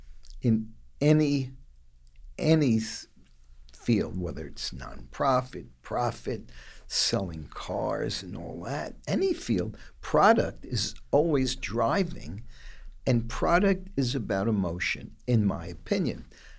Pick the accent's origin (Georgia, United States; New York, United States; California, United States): New York, United States; Bronx; growing up in the Bronx, I didn't know from fancy, but growing up in the Bronx, I, you know, liked... things.